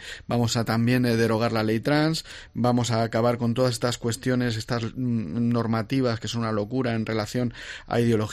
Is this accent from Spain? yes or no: yes; Ciudad Real, Castilla-La Mancha, Spain; yo soy de Ciudad Real